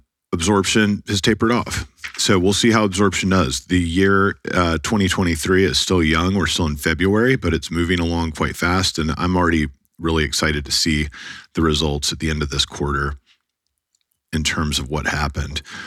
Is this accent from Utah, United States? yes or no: no; Dallas-Fort Worth, Texas, United States; Product under construction, my hometown, Dallas-Fort Worth, is just like way above the mark of everyone else.